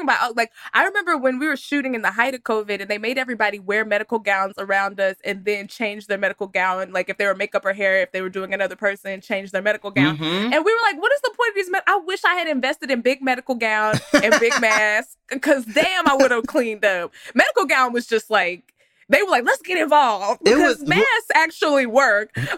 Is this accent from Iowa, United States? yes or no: no; Texas, United States; I'm from Texas, so We have those.